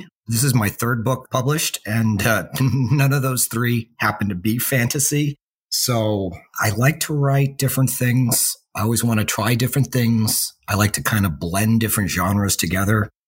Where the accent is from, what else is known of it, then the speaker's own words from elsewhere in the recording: United States; It was very strange being, people did refer to me as the American.